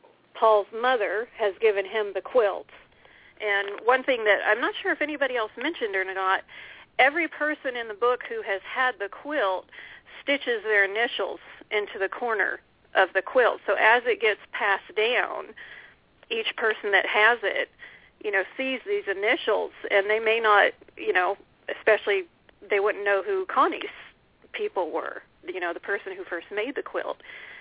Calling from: California, United States; I am calling from crazy California.

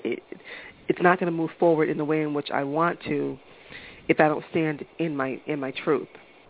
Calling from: Massachusetts, United States; I'm calling from Massachusetts.

